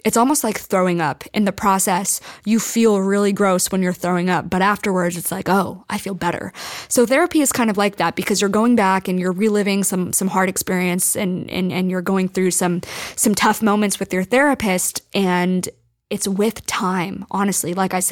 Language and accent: English; United States; I was and am an American at heart. I speak the American language, eat the American food, listen to the American music. I identify totally with the American culture.